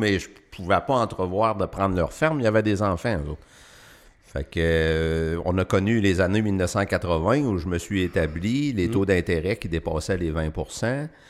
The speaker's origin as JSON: {"language": "French", "town": "La Durantaye", "region": "Quebec", "country": "Canada", "tie": "born or raised there", "said": "Moi, je suis originaire de la Durantaie, puis toute la famille de mon père, c'est des bouchers."}